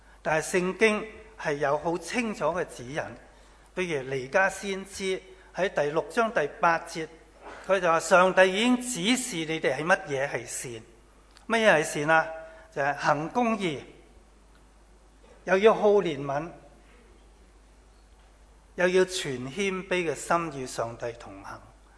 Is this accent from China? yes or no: yes; China; 我们中国人常都说，善有善报，恶有恶报